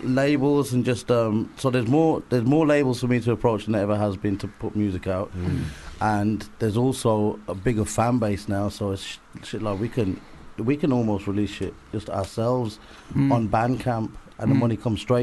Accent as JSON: {"language": "English", "town": "Birmingham", "region": "West Midlands", "country": "United Kingdom", "said": "I'm from Brom"}